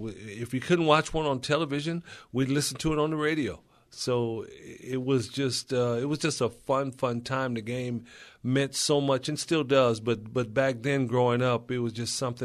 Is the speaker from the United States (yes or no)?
yes; Compton, California, United States; I was born in a hospital in Southgate, but we were raised in Compton, California. So until I moved away and went to college, that's where we lived.